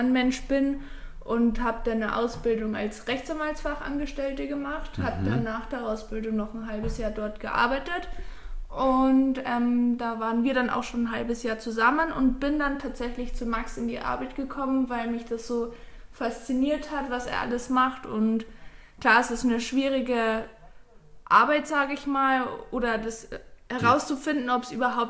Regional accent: Bad Tölz, Bavaria, Germany; komme auch von Bad Tölz, also ich wohne ganz in der Nähe von Max.

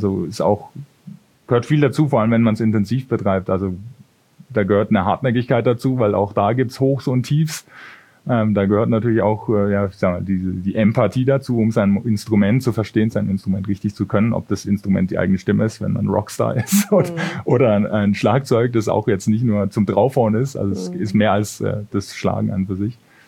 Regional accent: Bavaria, Germany; Und da hatten wir Konzerte bei uns in der Heimat, das ist aus der Gegend Würzburg, wo ich herkomme.

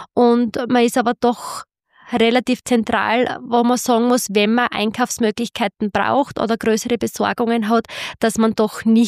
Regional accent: Wenigzell, Styria, Austria; Ja, ich bin aufgewachsen in Wenigzell, mitten im Jogelland und es hat sich einfach so ergeben, dass mein Mann auch aus Wenigzell ist und dass wir in Wenigzell ein Haus gebaut haben

